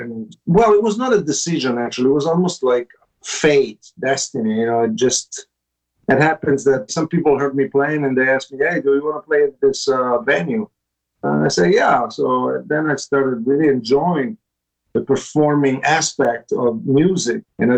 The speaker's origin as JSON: {"language": "English", "town": "Turin", "region": "Piedmont", "country": "Italy", "tie": "born or raised there", "also_born_or_lived": "Sicily", "lives_now": "United States", "said": "I grew up in Turin, up north, not far from Milano. And I was born in Sicily, but I grew up in Turin."}